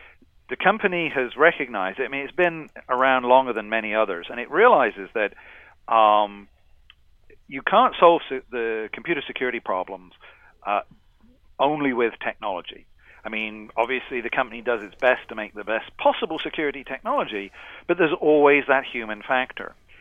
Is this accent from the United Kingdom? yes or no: yes; Coventry, West Midlands, United Kingdom; born there; I was born in Coventry in the UK